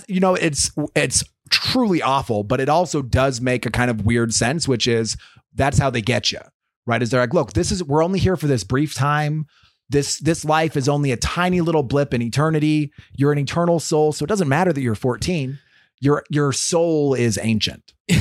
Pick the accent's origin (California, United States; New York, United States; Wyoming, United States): Wyoming, United States; I grew up in Wyoming, so I was in the small little. A small little ranch in Wyoming, and we'd come down to Utah to Bluffdale.